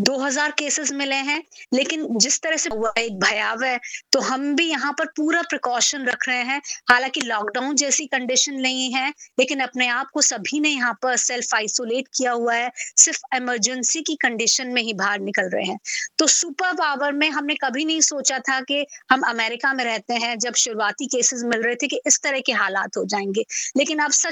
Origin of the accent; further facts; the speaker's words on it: Meerut, Uttar Pradesh, India; moved away as an adult; also born or lived in Noida; now in Louisville, United States; میں میرٹھ سے ہوں، بیسیکلی بلانگ کرتی ہوں، لیکن میں نوئیڈا میں جاب کے لیے آئی تھی اور قریب 10 سال میں نے زی میڈیا میں وہاں پر ایز اے پرنسپل کورسپونڈنٹ کام کیا ہے، اور 2 سال پہلے ہی ہم لوگ امریکہ کے لوئیول میں شفٹ ہوئے ہیں، کینٹکی اسٹیٹ ہے یہاں پر۔